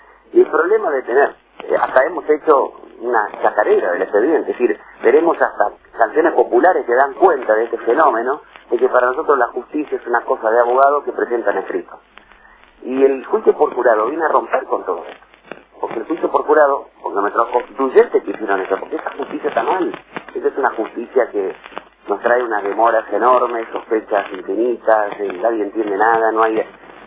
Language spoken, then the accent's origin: Spanish; Argentina; Yo como argentino no me siento ni más ni menos que nadie